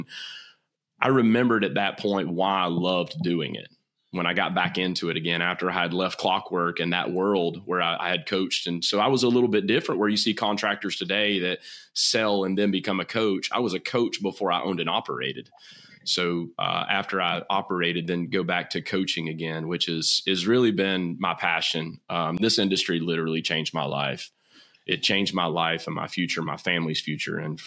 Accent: Atlanta, Georgia, United States; now in Sarasota, United States; I went to work for a large contractor in Atlanta, Georgia, which is my hometown.

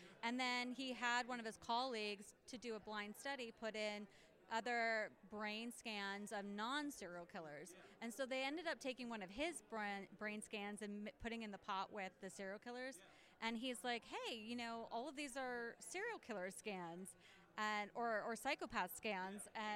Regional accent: Washington, United States; Washington State.

